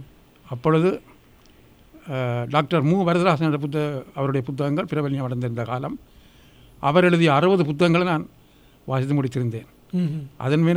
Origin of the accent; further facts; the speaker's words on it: Avarangal, Northern Province, Sri Lanka; நான் பிறந்தது ஆவரங்கால் என்ற கிராமத்தில், படித்தது ஆவரங்கால் மெதரிச மிஷன் பள்ளிக்கூடத்தில்